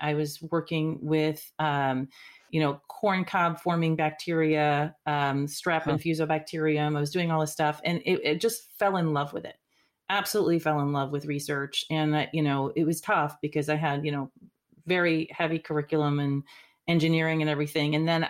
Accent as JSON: {"language": "English", "country": "Puerto Rico", "tie": "born or raised there", "said": "growing up in Puerto Rico, the U.S. is so different."}